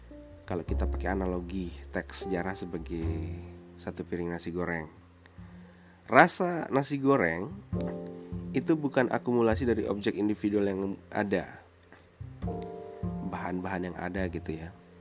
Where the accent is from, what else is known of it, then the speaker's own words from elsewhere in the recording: West Nusa Tenggara, Indonesia; saya orang Lombok yang berkebutuhan untuk tahu jati diri saya